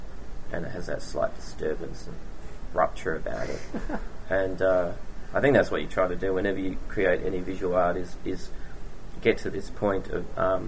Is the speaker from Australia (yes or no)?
yes; Perth, Western Australia, Australia; So growing up in Perth, I would working in Perth, which is a very isolated city and doesn't have much of a publishing industry